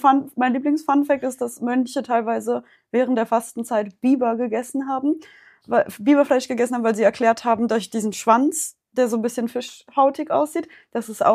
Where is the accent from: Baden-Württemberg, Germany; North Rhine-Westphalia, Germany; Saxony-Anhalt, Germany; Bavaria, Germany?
Bavaria, Germany; Ich komme aus Bayern.